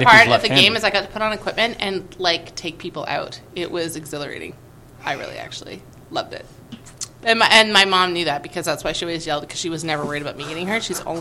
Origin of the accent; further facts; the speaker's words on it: British Columbia, Canada; Well, you know, we're British Columbians.